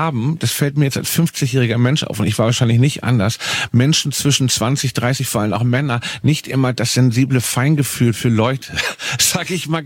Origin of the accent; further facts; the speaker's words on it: Hamburg, Germany; Also wie bei uns in Hamburg.